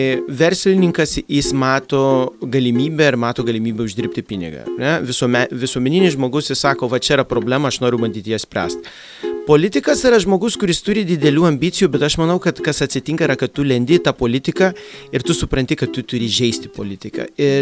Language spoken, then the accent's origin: Lithuanian; Colombia; now in Lithuania; aš augau Kolumbijoje su tokia dviguba tapatybė. Žinai, vat, dėdukai sakė, tu esi lietuvis. Jo, ir Kolumbijoje įsivaizduok